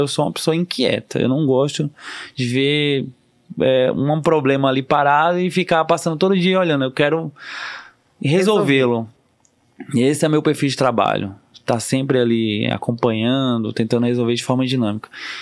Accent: Fortaleza, Ceará, Brazil; moved away as an adult; now in São Paulo, Brazil; Eu saí de Fortaleza com 18 anos, ganhei uma bolsa do ProUni para estudar em São Paulo.

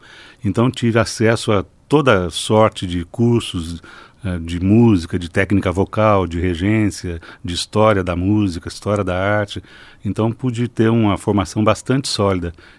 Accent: Taubaté, São Paulo, Brazil; born there; Bom, eu nasci em Taubaté, no interior de São Paulo, né?

